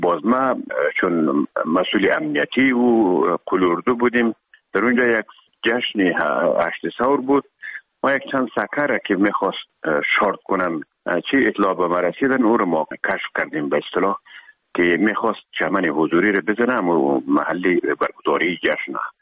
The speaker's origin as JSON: {"language": "Persian", "region": "Herat", "country": "Afghanistan", "moved": "as an adult", "lives_now": "Kabul, Afghanistan"}